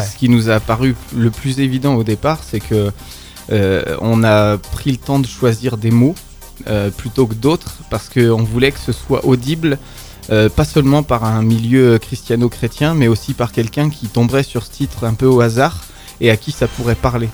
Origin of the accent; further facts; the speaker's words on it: north-east, France; now in Grenoble, France; Et moi, je viens du nord-est de la France.